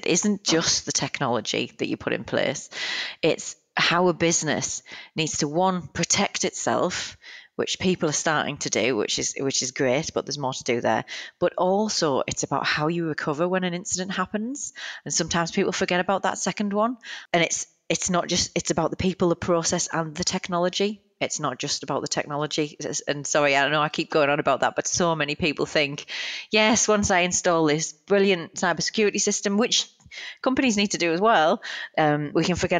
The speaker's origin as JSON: {"language": "English", "country": "United Kingdom", "moved": "yes", "said": "you'll tell from my accent, I'm originally from the UK as well. So I moved over a few years ago now to set up Waterstones Pty."}